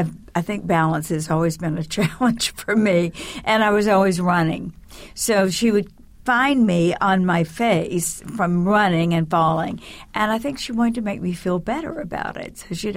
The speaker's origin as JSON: {"language": "English", "region": "the South", "country": "United States", "tie": "born or raised there", "said": "I didn't want to live in that small town or the farm on which I spent my early years."}